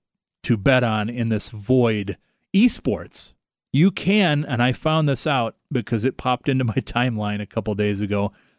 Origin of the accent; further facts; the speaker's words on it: United States; Because I am an American, I channeled my inner American voter